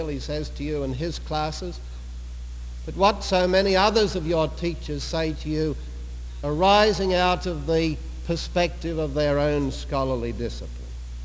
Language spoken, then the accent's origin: English; Australia; Being an Australian from far away from this place, I feel like a wandering Aramean in a strange land.